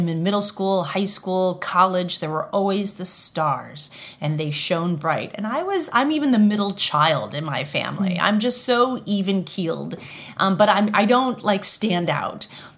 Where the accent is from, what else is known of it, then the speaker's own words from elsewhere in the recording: New Hampshire, United States; I grew up in New Hampshire, and we moved to the seacoast of New Hampshire, which a lot of people don't realize. New Hampshire has a seacoast.